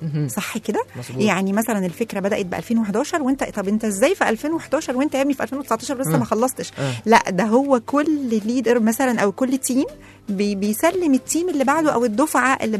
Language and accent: Arabic; Egypt; بس المهم ان احنا كمصريين نظهر